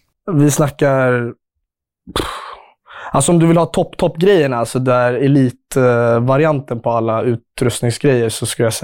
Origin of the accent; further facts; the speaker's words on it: Sundbyberg, Stockholm County, Sweden; Ja, Sumpan är väl där jag växte upp. Gått skolan, haft familj, kusiner och liksom de flesta i min familj i samma område.